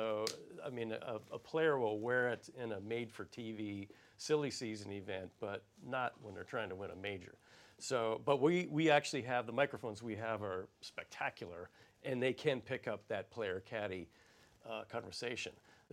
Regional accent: Arizona, United States; And being that I'm from Arizona

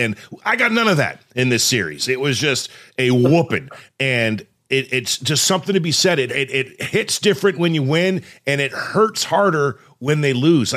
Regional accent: California, United States; And I grew up in Southern California. I bleed blue.

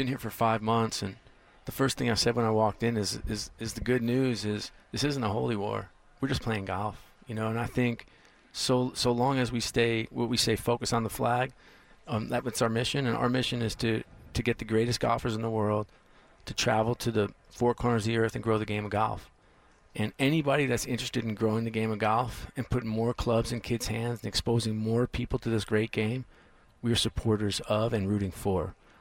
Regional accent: United States; And don't get me wrong, I'm American.

